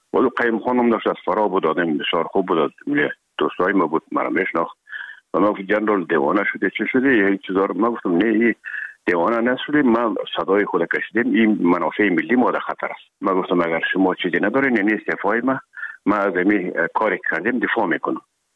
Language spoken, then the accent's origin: Persian; Herat, Afghanistan; خودمان از هرات که آمدیم به اکادمی نظامی